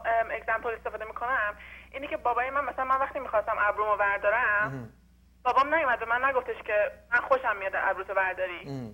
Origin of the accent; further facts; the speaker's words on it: Iran; moved away; من تو ایران بزرگ نشدم، یعنی بزرگ شدم ولی چند سالی هستش که بیرون از ایران زندگی میکنم.